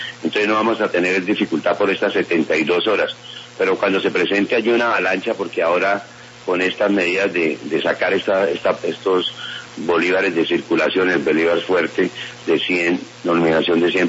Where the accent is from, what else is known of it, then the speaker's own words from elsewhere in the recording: Colombia; los colombianos, pero los que estamos en frontera, aquellos que estamos cotidianamente aquí cerca de ellos